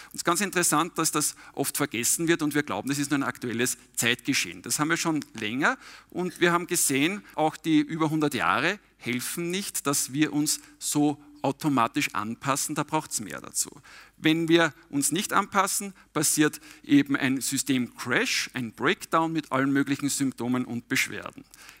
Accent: St. Pölten, Lower Austria, Austria; eher die grünen Wienerwaldberge gewohnt ist, die bei uns in der Nähe sind, wir kommen ja aus St. Pölten.

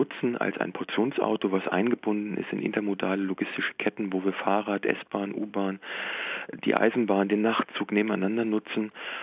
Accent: Lower Saxony, Germany; Ende der 80er, Anfang der 90er Jahre noch in meinem Heimatdorf fuhren die Väter aus dem Dorf, ich bin in der Nähe von Wolfsburg und Braunschweig groß geworden, selbstverständlich mit Fahrgemeinschaften morgens zur Arbeit

